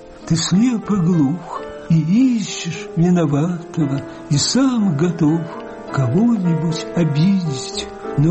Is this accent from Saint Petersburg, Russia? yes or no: yes; Saint Petersburg, Russia; Я родился в Ленинграде, в больнице Рисмана на Петроградской. И всю жизнь провел здесь